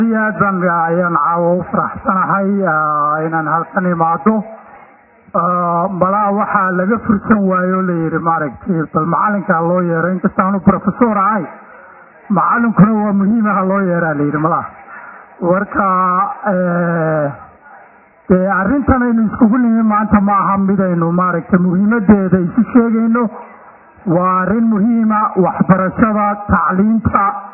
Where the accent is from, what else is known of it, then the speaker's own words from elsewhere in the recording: Mogadishu, Banaadir, Somalia; also born or lived in north; magaalo Hargeysa la yiraahdaan ku dhashay. Aabahay wuxuu ka yimid Jigjiga. Markii dambena waxaan u soo guuray xamar baan ku koray, haddana waqooyigii baan ku noqonay.